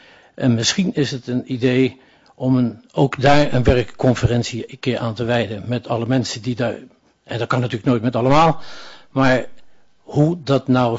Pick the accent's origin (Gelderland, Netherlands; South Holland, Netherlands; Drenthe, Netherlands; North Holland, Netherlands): Drenthe, Netherlands; Maar ik ben Drent, ik spreek de N niet zo goed uit.